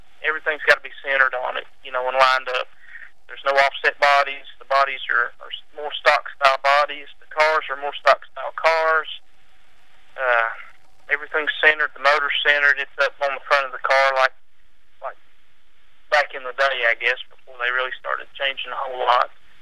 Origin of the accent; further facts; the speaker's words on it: Kingsport, Tennessee, United States; Well, I'm from Kingsport, Tennessee, in the Virginia area up here.